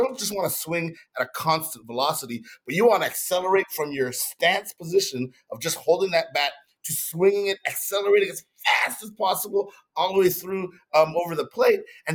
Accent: Montreal, Quebec, Canada; I'm born and raised in Montreal, Canada.

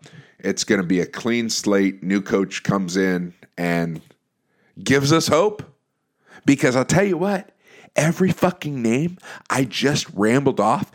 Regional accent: Tampa, Florida, United States; Listen, born and raised in Tampa. I'm born and raised in Tampa.

